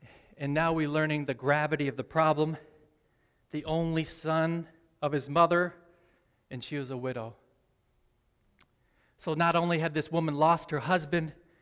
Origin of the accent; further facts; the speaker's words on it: Medina, New York, United States; I grew up in Medina, New York, which is about 40 minutes north of here